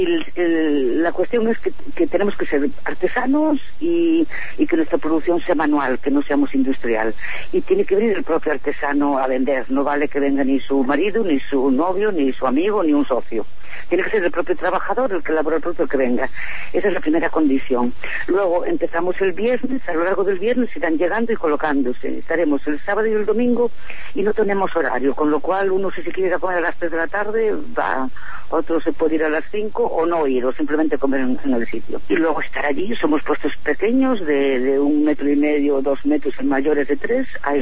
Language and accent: Spanish; Asturias, Spain; La mayoría somos de Asturias